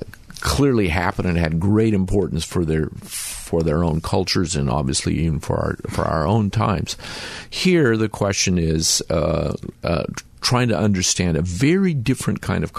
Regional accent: Salt Lake City, Utah, United States; I grew up in Salt Lake City

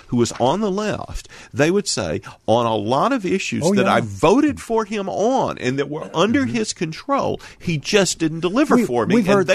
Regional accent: Marks, Mississippi, United States; And I'm from Marks, Mississippi.

